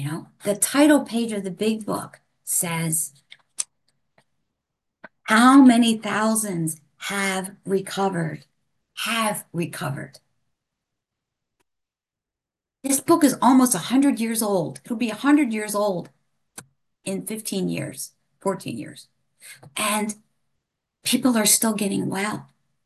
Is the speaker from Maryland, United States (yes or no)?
yes; Maryland, United States; And we were in Ocean City, Maryland. I'm originally from Maryland, at the beach.